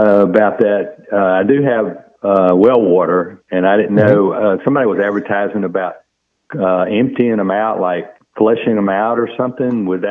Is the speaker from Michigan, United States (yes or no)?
no; Augusta, Georgia, United States; moved away as an adult; moved here from Augusta, Georgia, about 6-8 months ago, and I had helped a guy install two or three of them in my hometown